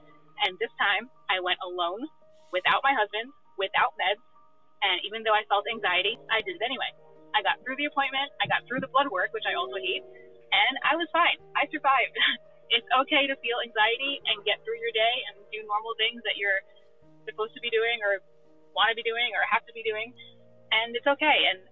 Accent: New York, United States; I am from Long Island, New York.

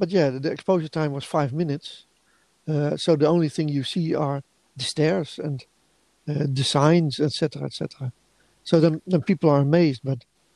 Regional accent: Netherlands; English is a second language; Well, here in the Netherlands, in my hometown, when you go on to the city center on a Saturday, it's almost like COVID isn't existing anymore.

